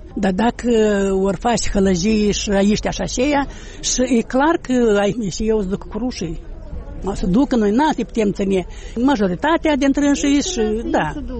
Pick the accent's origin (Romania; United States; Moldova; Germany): Moldova; Suntem moldoveni și români din talpa asta, o știu.